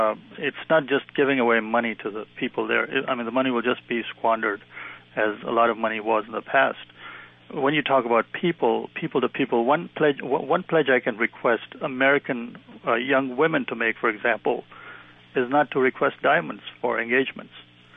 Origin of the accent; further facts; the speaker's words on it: Sierra Leone; now in Medford, United States; I grew up in Sierra Leone in the 70s, and it truly was a paradise